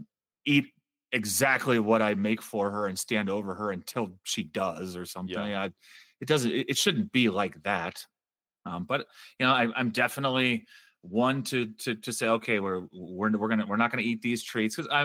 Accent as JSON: {"language": "English", "town": "Cincinnati", "region": "Ohio", "country": "United States", "tie": "born or raised there", "moved": "yes", "said": "I grew up in Cincinnati. We don't ice fish in Cincinnati."}